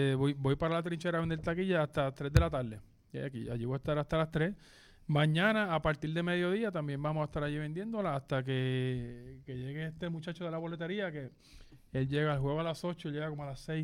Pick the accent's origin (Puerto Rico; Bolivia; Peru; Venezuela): Puerto Rico; also born or lived in United States; Yo estuve 20 años en Estados Unidos y yo era así como tú. Yo soy boricua y todo el mundo tiene que saberlo.